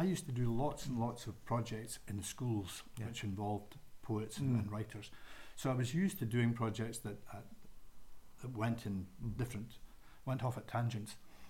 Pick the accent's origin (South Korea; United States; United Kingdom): United Kingdom; Eastriggs, Scotland; I'd always, as a boy, I grew up in Eastrix.